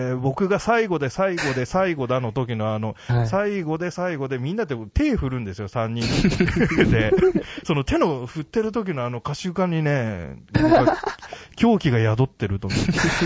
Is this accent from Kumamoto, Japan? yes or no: no; Hiroshima, Japan; 僕広島の出身ですから